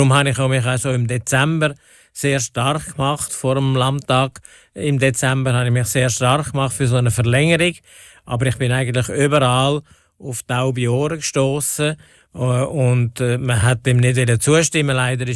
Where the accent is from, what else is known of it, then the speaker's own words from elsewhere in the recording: Switzerland; now in Liechtenstein; Also ich bin Schweizer und bin Ausländer